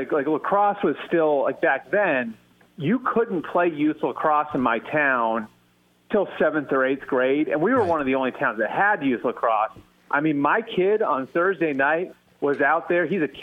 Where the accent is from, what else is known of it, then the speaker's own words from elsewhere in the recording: Massachusetts, United States; I grew up in Massachusetts.